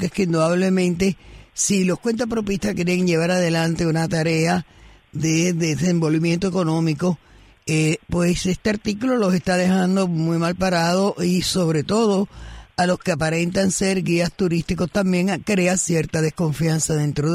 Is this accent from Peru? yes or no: no; Cuba; como cubanos